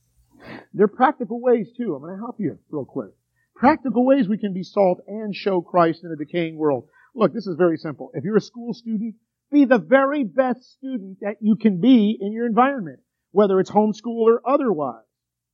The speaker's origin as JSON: {"language": "English", "town": "New York City", "region": "New York", "country": "United States", "tie": "born there", "said": "as a New Yorker by birth, I can tell you, you can't really eat a good big pretzel without salt."}